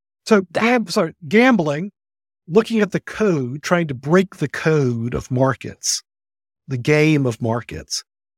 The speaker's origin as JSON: {"language": "English", "region": "Alabama", "country": "United States", "tie": "born or raised there", "said": "I grew up in Alabama, outside of Birmingham. My family's been in North Alabama for a long, long time."}